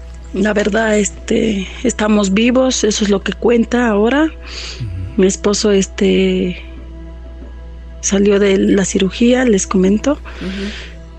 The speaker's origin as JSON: {"language": "Spanish", "town": "Amozoc", "region": "Puebla", "country": "Mexico", "said": "soy de aquí de Amozoc."}